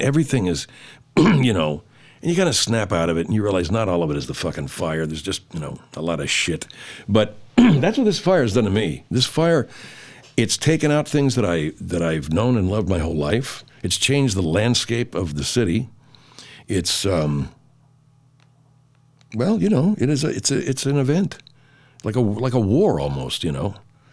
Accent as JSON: {"language": "English", "town": "Arcadia", "region": "California", "country": "United States", "tie": "born or raised there", "said": "I grew up in Arcadia. I learned to drive in that fucking parking lot at Santa Anita Racetrack."}